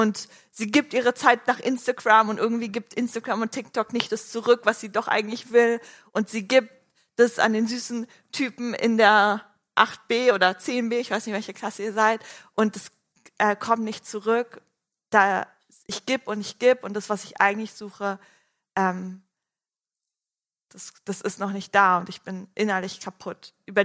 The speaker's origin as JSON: {"language": "German", "region": "Berlin", "country": "Germany", "tie": "born or raised there", "said": "Ich bin in Berlin aufgewachsen"}